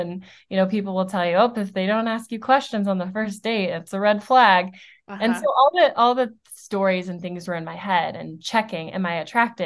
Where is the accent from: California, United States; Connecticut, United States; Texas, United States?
Connecticut, United States; now in Nashville, United States; I currently live in Nashville, Tennessee. I'm originally from Connecticut.